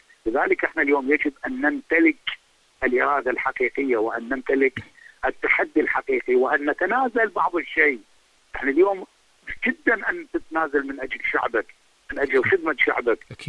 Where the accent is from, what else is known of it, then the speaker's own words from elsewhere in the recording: Iraq; وأنا ابن العراق